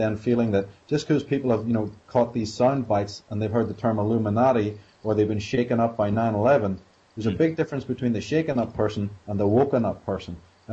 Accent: Ireland; back then in the good old days when I grew up in Ireland

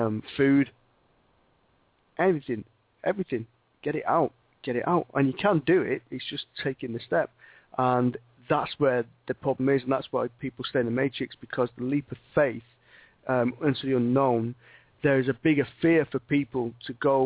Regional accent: England, United Kingdom; As English people, how often do we do it?

